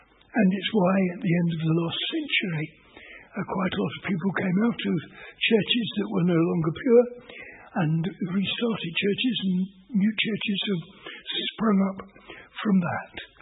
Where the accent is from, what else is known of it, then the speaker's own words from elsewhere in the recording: Harrow, London, United Kingdom; I mean, I come from Harrow, and if I meet anybody who has any connection with Harrow and have discovered it, then you get talking